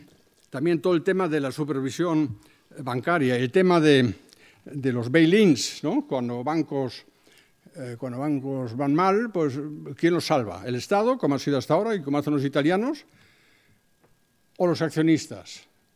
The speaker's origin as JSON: {"language": "Spanish", "country": "Germany", "said": "si yo como alemán que vivo en Alemania no tengo ninguna influencia sobre la política fiscal"}